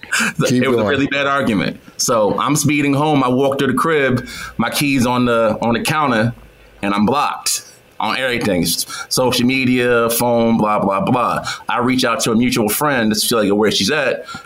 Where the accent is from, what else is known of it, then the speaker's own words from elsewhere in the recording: New York, United States; She was from Houston. I'm from New York. We both working in Atlanta.